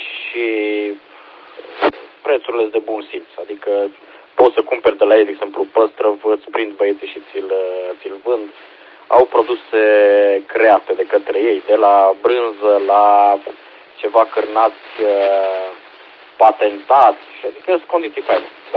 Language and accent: Romanian; Hunedoara County, Romania; Eu sunt deloc din Vale, de lângă Straja.